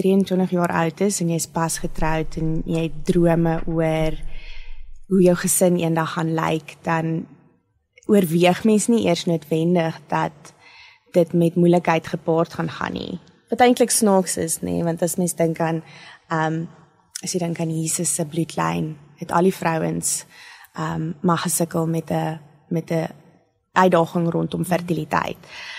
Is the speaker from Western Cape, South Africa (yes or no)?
no; Pretoria, Gauteng, South Africa; born there; also born or lived in Ellisras; Ek is gebore hier in Pretoria.